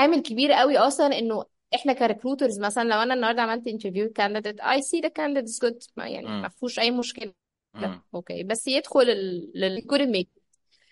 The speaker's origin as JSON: {"language": "Arabic", "country": "Egypt", "said": "فالحته دي للاسف مع الكالتشر عندنا في مصر مش واضحه 100% للامبلويز."}